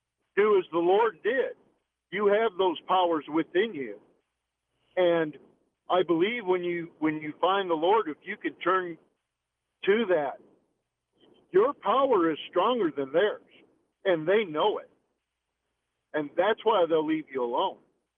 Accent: Chicago, Illinois, United States; When I was a kid growing up in Chicago

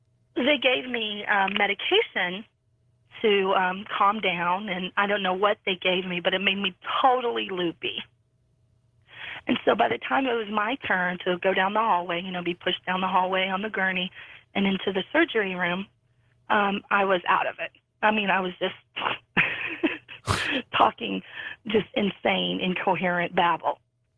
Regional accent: Kansas City, Missouri, United States; from Kansas City.

